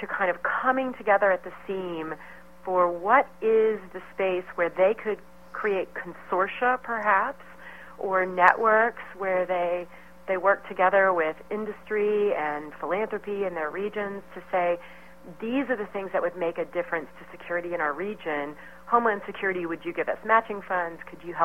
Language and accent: English; Missouri, United States; I came back through Missouri, and as I was pulling into my hometown